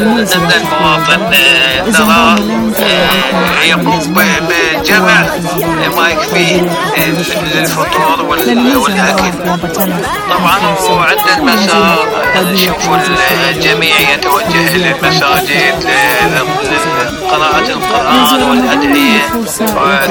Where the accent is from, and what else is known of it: Iraq